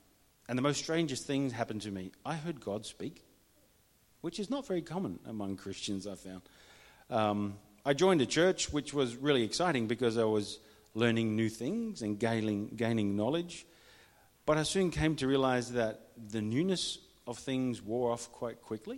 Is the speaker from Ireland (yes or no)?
no; Netherlands; growing up in the Netherlands as a young man, actually things did not get a whole lot better for me.